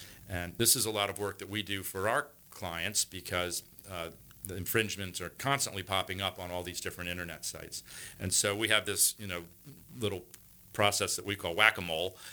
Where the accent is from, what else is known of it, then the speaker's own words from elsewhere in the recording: Philadelphia, Pennsylvania, United States; So I was born in Philadelphia and I went to a small Quaker school, Friends Central in Philadelphia, part of the Society of Friends or Quakers.